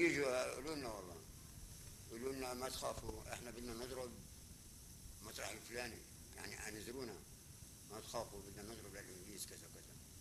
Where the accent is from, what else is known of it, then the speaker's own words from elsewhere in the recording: Haifa, Haifa District, Israel; من ما عاد نعاد عندنا بحيفا ابدا الحي تبعنا يعني